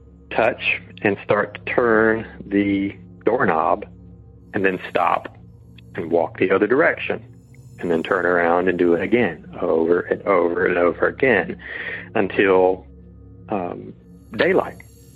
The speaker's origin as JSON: {"language": "English", "region": "South Carolina", "country": "United States", "tie": "born or raised there", "said": "I grew up in Northern South Carolina and our family home was a new construction home."}